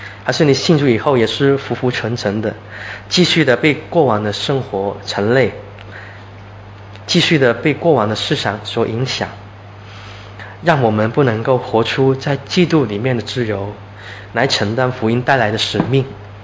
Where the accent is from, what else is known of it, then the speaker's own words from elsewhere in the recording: Hong Kong; 我是从香港来的